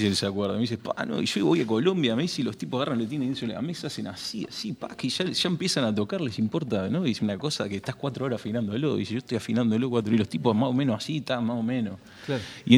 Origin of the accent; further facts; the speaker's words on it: Sweden; now in Montevideo, Uruguay; Y en realidad yo tuve un origen opuesto al de él, porque me crié en Suecia.